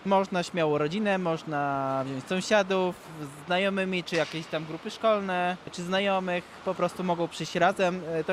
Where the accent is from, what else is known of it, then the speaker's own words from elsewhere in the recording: Sanok, Subcarpathian Voivodeship, Poland; No pochodzę z Sanoka, więc tam bardzo dużo osób trenuje hokej